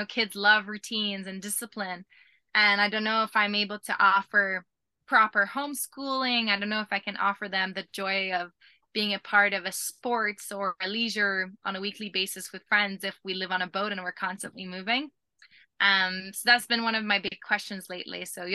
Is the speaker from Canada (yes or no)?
yes; Canada; So my boat is Canadian and I'm Canadian.